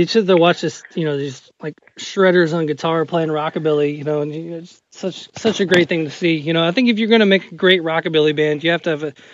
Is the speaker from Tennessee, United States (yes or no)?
yes; Nashville, Tennessee, United States; that's the one thing growing up in Nashville was, you know, you could always go see somebody great at a honky-tonk